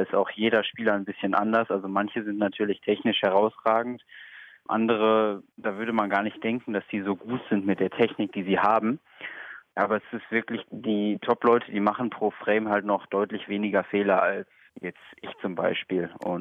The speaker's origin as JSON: {"language": "German", "town": "Essen", "region": "North Rhine-Westphalia", "country": "Germany", "said": "Ich hatte halt Glück, dass ich komme aus Essen und dass es hier einen Snookerverein gibt."}